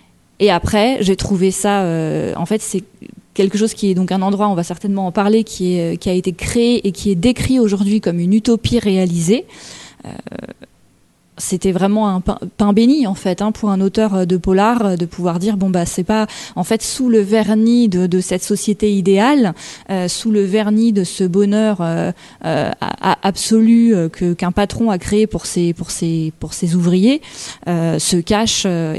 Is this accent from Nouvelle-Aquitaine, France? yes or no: yes; Poitiers, Nouvelle-Aquitaine, France; born there; Alors oui, je suis née à Poitiers, mais c'est vrai que ma famille maternelle est originaire de Bourgogne.